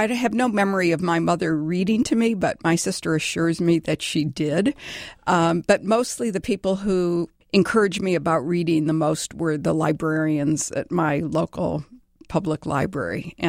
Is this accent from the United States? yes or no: yes; Detroit, Michigan, United States; Oh, I grew up in Detroit, Michigan.